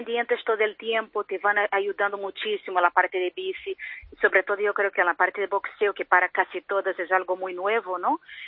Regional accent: Brazil; Spanish is a second language; now in Spain; Soy brasileña, se nota por mi acento, ¿no?

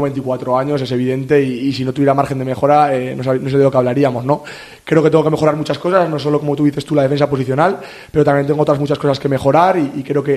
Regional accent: Pamplona, Navarre, Spain; Porque echaba mucho de menos Pamplona, echaba mucho de menos mi tierra

